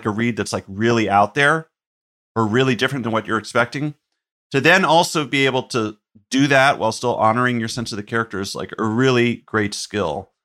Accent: Chapel Hill, North Carolina, United States; it's like a loose homage to the town I grew up in North Carolina, Chapel Hill, which is the UNC town.

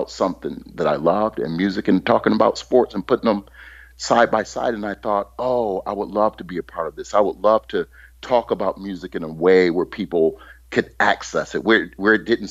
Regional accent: Cleveland, Ohio, United States; And I grew up in Cleveland.

